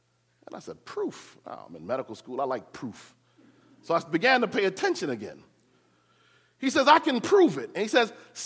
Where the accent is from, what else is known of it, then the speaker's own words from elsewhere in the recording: Connecticut, United States; I grew up in Connecticut. My closest friends were Jewish.